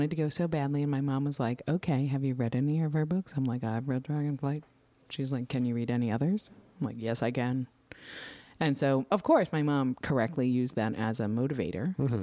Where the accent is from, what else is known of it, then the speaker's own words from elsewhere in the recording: New York, United States; I am also a New Yorker, a native New Yorker.